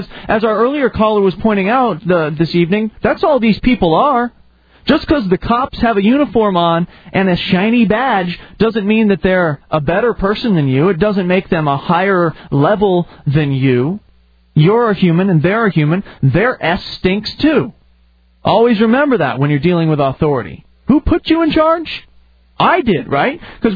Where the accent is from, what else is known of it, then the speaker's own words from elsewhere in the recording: United States; born there; I was born in America, and I was told when I was growing up that America's the land of the free.